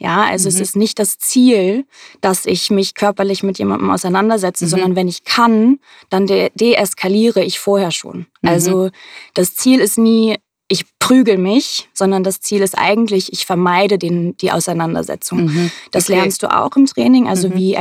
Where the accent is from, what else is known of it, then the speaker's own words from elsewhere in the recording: Hamburg, Germany; aus Hamburg. Ich bin auch hier geboren, habe fast mein ganzes Leben lang hier gelebt, mit ein paar Ausnahmen